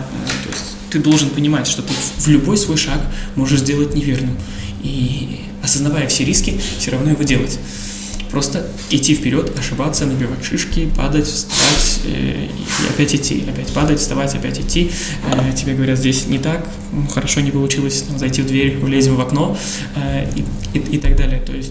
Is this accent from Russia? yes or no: no; Latgale, Latvia; now in Riga, Latvia; Начинать с Латгалии, если мы из Латгалии и из Латвии, почему бы да.